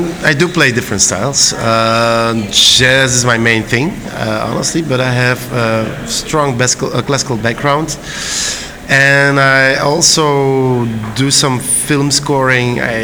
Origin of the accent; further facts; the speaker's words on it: Brussels, Belgium; And I'm from Brussels, Belgium.